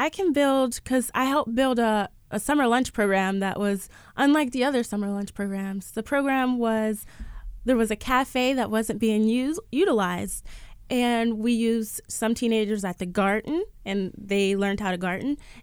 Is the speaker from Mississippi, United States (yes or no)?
no; Braddock, Pennsylvania, United States; Growing up there, I got to see